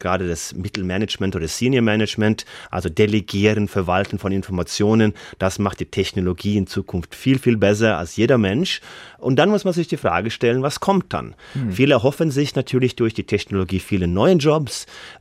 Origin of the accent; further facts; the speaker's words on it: Norway; German is a second language; ich wurde natürlich von der akademischen Welt in Deutschland belächelt mit meinem Akzent und gesagt, ja gut, du hast den Norweger-Bonus.